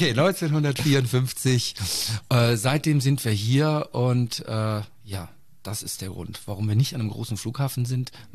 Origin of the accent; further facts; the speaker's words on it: Bonn, North Rhine-Westphalia, Germany; also born or lived in Montreal; now in Braunschweig, Germany; Und Bonn ist meine Heimatstadt.